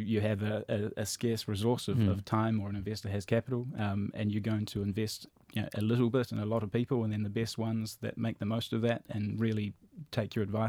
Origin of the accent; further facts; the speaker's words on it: New Zealand; also born or lived in Silicon Valley, United States; I'm a New Zealander and still passionate about space back there. I've spent some time over in Silicon Valley, lived there for 12, 13 months.